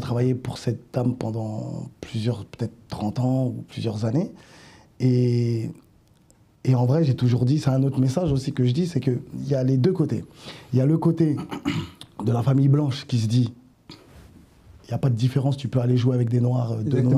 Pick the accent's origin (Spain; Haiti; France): Haiti; Je suis haïtien.